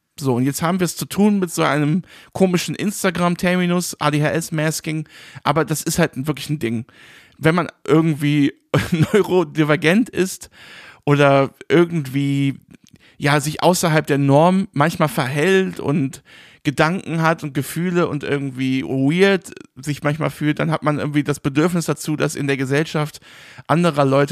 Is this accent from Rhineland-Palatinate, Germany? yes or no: yes; Rhineland-Palatinate, Germany; als ich nach Kripp gezogen bin, eine Stadt, die sich neben meinem Heimatort befindet, ein kleines Dorf, Kripp, bin ich 2016 oder so oder 15 nochmal hingezogen, habe 2-3 Jahre oder so da gelebt, alleine.